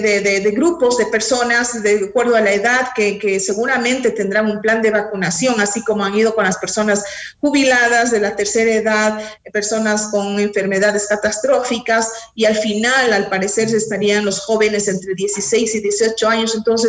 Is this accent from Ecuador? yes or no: yes; Ecuador; Todos somos ecuatorianos y todos sentimos esa necesidad